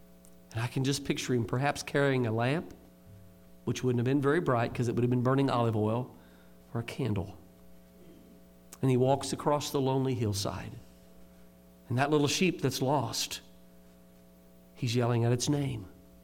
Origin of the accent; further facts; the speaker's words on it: Indianapolis, Indiana, United States; now in Kentucky, United States; Now, I've learned a little bit about animals living in Kentucky now. I grew up in Indianapolis and didn't know much about them.